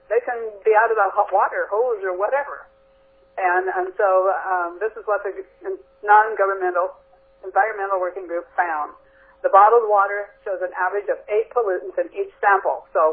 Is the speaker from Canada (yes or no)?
yes; British Columbia, Canada; even in where I grew up in Okanagan, they had tested them all up there.